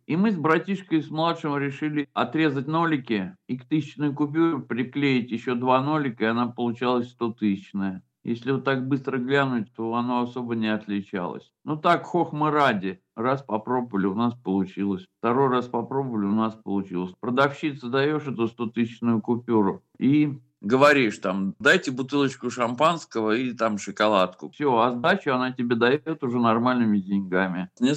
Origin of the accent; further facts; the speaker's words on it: Saratov, Saratov Oblast, Russia; я вернулся из Оренбурга опять туда, к себе в Саратов.